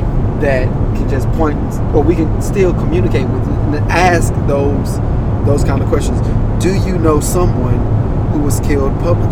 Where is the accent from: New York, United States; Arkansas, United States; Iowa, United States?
Arkansas, United States; I was born and raised in Arkansas, north of Little Rock, so that's Pulaski County.